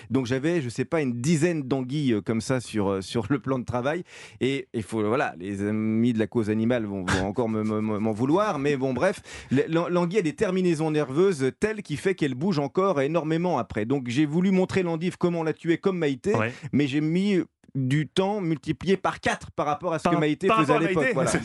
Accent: Grand Est, France; j'ai grandi dans les Vosges en Lorraine

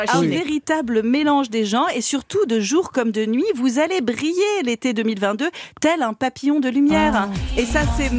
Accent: Vesoul, Bourgogne-Franche-Comté, France; Ah, je vais dire, je suis de Vesoul, quoi.

